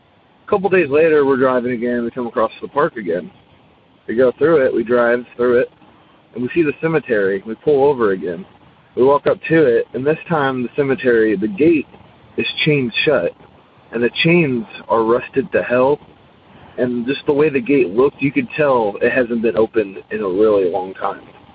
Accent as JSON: {"language": "English", "town": "Louisville", "region": "Kentucky", "country": "United States", "said": "I'm from Louisville, Kentucky."}